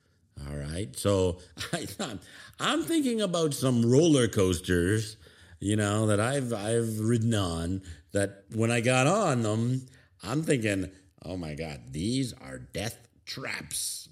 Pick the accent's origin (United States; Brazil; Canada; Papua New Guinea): Canada; the first ever recorded trick or treating was right here in my hometown in 1911. So we Canadians are to blame for Halloween and trick or treating.